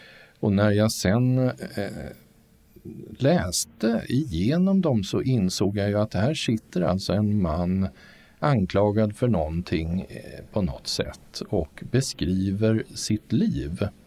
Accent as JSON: {"language": "Swedish", "country": "Sweden", "said": "För mig som rikssvensk då, född på 50-talet, så är ju andra världskriget långt borta"}